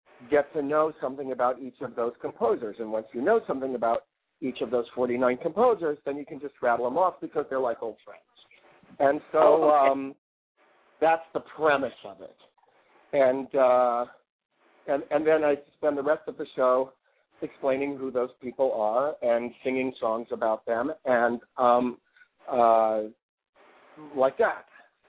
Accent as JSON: {"language": "English", "town": "Waterloo", "region": "Iowa", "country": "United States", "said": "Merle, I'm from Waterloo, Iowa. It's Iowa is our nation's pork state, and I am Jewish, and that's just really all I want to say about it."}